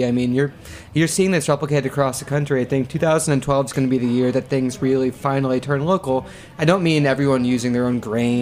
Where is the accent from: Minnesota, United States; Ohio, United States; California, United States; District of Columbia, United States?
Ohio, United States; And I grew up in Ohio and it never really felt like Midwe